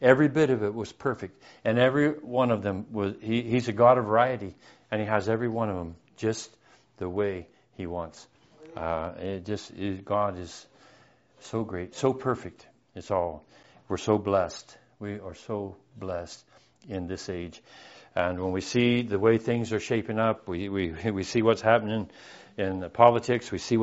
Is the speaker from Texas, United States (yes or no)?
no; Georgia, United States; born there; also born or lived in Memphis, United States / Baltimore, United States / California, United States; When my dad was military, and I was born in Georgia, and we moved to the West Coast, and we come back. We lived in Memphis in Tennessee. We lived in Baltimore.